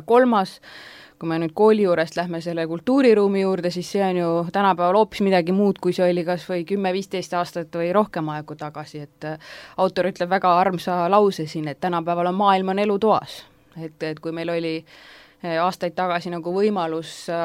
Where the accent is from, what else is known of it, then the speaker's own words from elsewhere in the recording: Haapsalu, Lääne County, Estonia; ma kasvasin üles Haapsalus ja Lääne-Eestis, kus oli nagu usklike väga palju